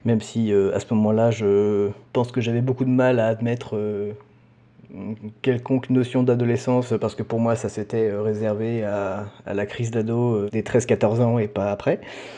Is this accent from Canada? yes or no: no; France; moi, je me suis retrouvé tout seul dans ma classe en tant que Français